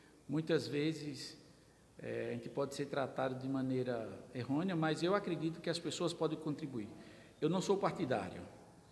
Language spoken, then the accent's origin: Portuguese; Campina Grande, Paraíba, Brazil; Eu sou de Campina Grande